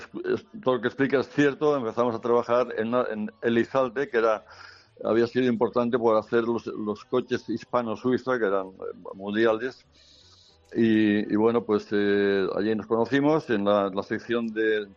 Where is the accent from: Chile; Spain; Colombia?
Spain; Barcelona, Catalonia; born there; nací en Barcelona, pero mis padres eran aragoneses